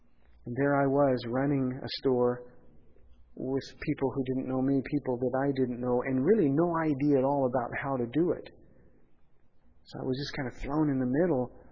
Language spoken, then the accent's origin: English; Pomona, California, United States; Well, the opportunity came close to my hometown of Pomona.